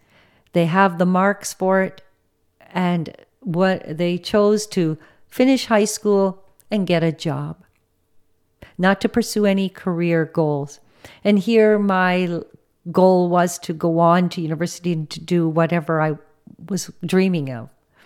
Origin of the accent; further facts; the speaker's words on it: Canada; English is a second language; even though born in Canada, my first language was not English, and I struggled big time dealing with, first of all, being a European with a European name, that I was taken for being Polish.